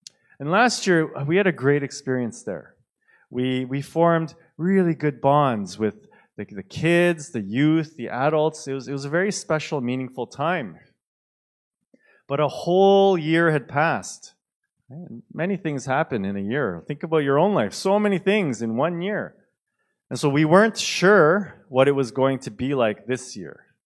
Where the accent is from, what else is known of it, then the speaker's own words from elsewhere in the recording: Toronto, Ontario, Canada; We are just simply … right? So that's what we use. We owned it. Hi, we're